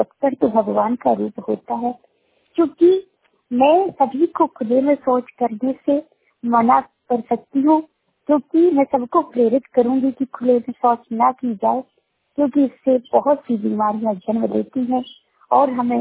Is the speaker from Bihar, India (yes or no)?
no; Gwalior, Madhya Pradesh, India; मैं ग्वालियर की रहने वाली हूँ और जबलपुर के लिए मैं क्लियर कर रही हूँ।